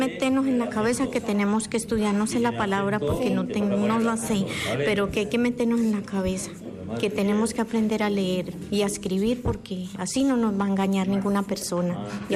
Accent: Colombia; soy colombiana.

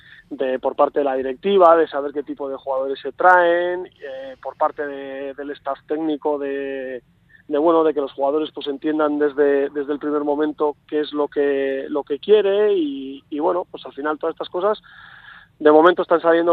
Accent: Pamplona, Navarre, Spain; Yo tengo esa facilidad, pues que no soy de aquí, pero soy de Pamplona, que estoy muy cerquita.

